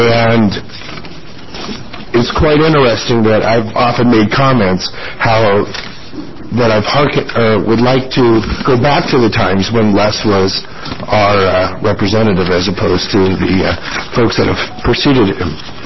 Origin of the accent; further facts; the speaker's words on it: Florence, Oregon, United States; now in Portland, United States; I grew up in Senator Verger's area down in Florence, and then moved to Portland. My dad was in the Navy, and we traveled all over the place.